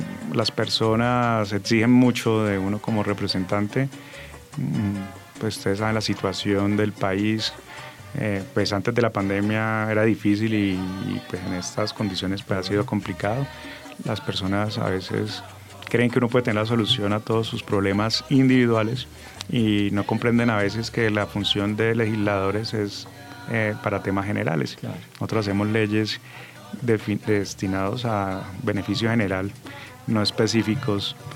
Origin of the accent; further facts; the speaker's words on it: Guacarí, Valle del Cauca, Colombia; de Guacarí, de mi tierra natal. Nos conocimos allá, ella de 15 años, yo de 18.